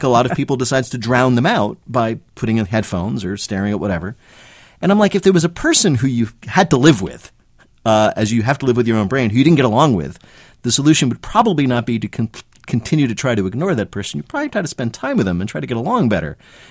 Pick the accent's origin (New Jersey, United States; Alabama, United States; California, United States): New Jersey, United States; Berkeley Heights; The first happened when I was an adolescent growing up in Berkeley Heights, New Jersey, in North Jersey, if people know or care about that.